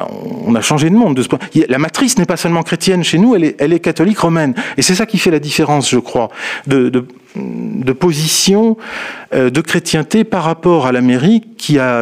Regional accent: France; En plus, chez nous, en France, c'est un pays centralisé

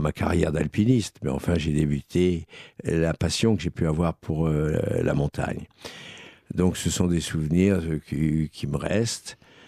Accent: Grenoble, Auvergne-Rhône-Alpes, France; j'ai passé mon enfance à Grenoble, où mon père était magistrat. C'est donc le Dauphiné.

